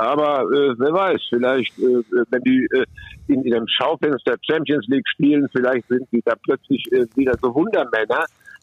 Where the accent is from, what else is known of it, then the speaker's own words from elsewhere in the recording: Leipzig, Saxony, Germany; ich bin ja hier als Leipziger unterwegs